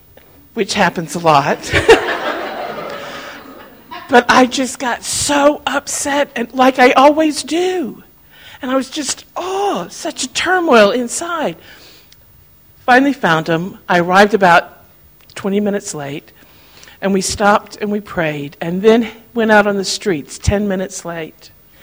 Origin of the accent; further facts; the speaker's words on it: Atlanta, Georgia, United States; now in Leighton Buzzard, United Kingdom; I came with this lot from Leighton Buzzard. I'm from Atlanta, Georgia. Yeah, I don't sound like Leighton.